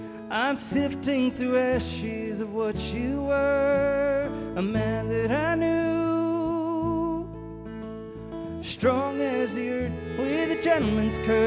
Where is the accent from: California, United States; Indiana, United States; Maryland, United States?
California, United States; Pleasanton; And being that I grew up in Pleasanton, California, I didn't see too many banjos live in person.